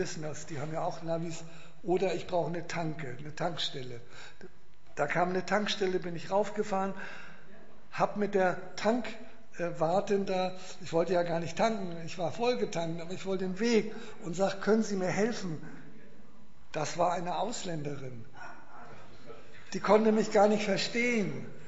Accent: Hamburg, Germany; born there; Ich bin ja in Hamburg geboren

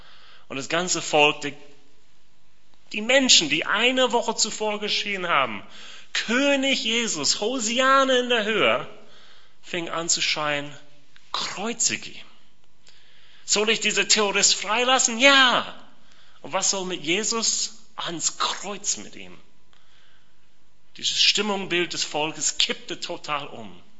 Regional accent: United States; accent: American; German is a second language; Dein Dialekt, genau wie mein amerikanischer Dialekt mich verrät

